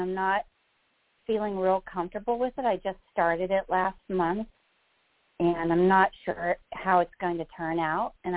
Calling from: New Jersey, United States; New Jersey.

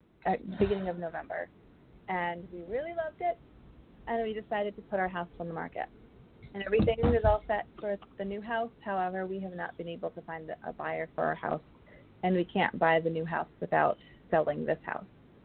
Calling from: Massachusetts, United States; Massachusetts.

